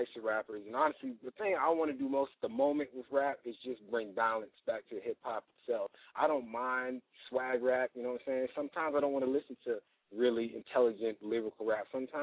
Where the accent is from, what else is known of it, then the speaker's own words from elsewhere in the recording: Fort Worth, Texas, United States; Where I grew up, man, I grew up in Fort Worth, Texas, man, like right next to Tarrant County